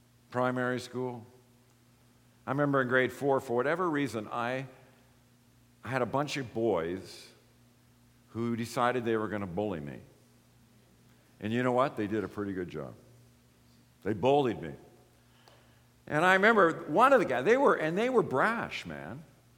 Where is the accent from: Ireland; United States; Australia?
Ireland; You know, I'm Irish.